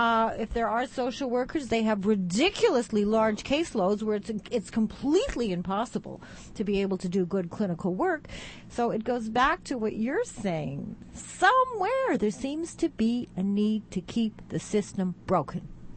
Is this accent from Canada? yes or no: yes; Canada; I'm Canadian. So I grew up in Canada, educated in Canada, and come from, it's, you know